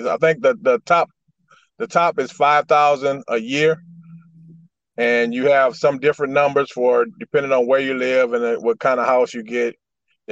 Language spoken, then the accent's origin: English; Muskegon Heights, Michigan, United States; So, you know, when you're born and raised in Muskegon Heights, you have a heart for the community.